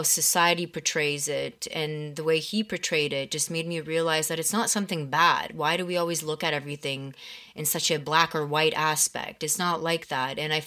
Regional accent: Canada; English is a second language; also born or lived in Poland / Germany; So I was born in Poland at the age of two. My mother and my father, we both, all of us, immigrated to Germany. We lived there for about 3-4 years, and then finally we made the jump and decided to move to Canada.

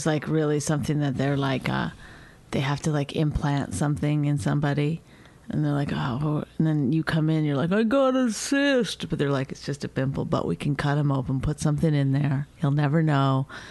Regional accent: Canada; I'm Canadian.

